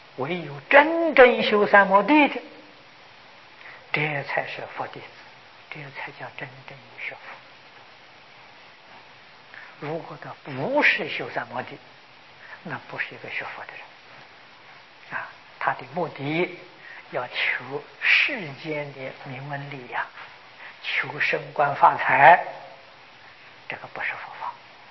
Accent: China; 这个我们中国人听见了好多，不至于产生误会。

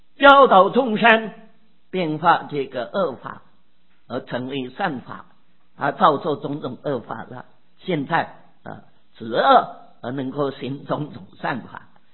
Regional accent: China; 对美国人他所说的就是美国话，对我们中国人讲的就是中文啊。

